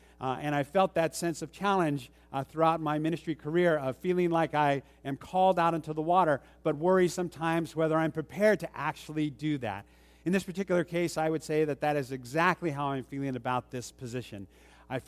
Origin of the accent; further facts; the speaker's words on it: California, United States; that I came from California and moved here to the Pacific Northwest.